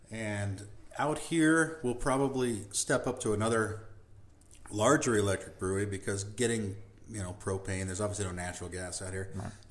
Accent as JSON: {"language": "English", "town": "Portland", "country": "United States", "said": "I'm from Portland originally, so you know, I had known about stout tanks and kettles."}